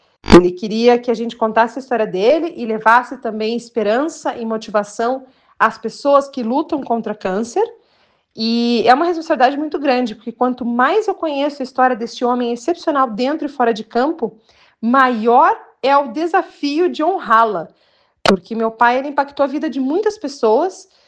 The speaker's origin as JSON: {"language": "Portuguese", "town": "Vacaria", "region": "Rio Grande do Sul", "country": "Brazil", "tie": "born or raised there", "said": "Eu não nasci em Vacaria, mas eu tenho um respeito muito grande pela cidade, porque foi a terra que a minha família escolheu viver. Eu fui criada aí"}